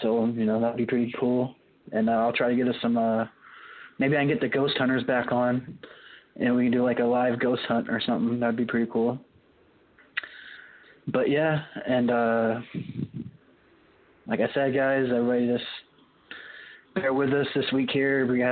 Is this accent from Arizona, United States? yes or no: yes; Arizona, United States; You know, growing up in Arizona, I didn't experience much rain either.